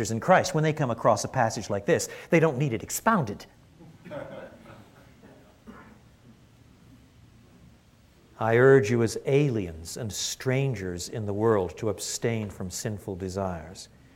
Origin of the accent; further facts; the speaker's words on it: Quebec, Canada; also born or lived in England; And I was brought up in French Canada.